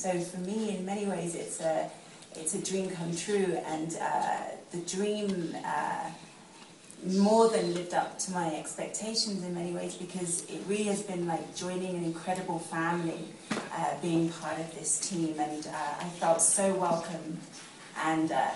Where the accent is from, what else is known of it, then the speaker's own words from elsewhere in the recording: London, United Kingdom; I never ever thought, growing up in London